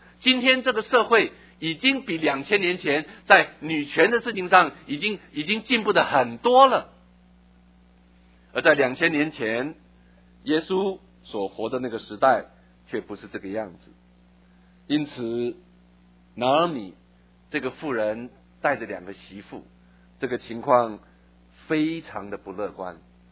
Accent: China

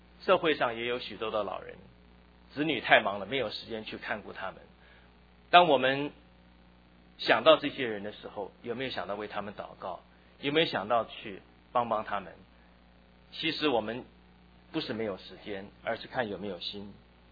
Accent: China; 自己的品格、修身、齐家和我们中国人讲的非常的像。

